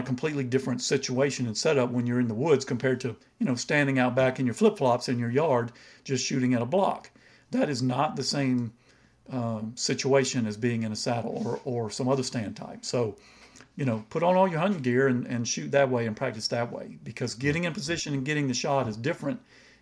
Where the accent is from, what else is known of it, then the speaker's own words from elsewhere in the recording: Georgia, United States; of course I'm from Georgia in the land of the pine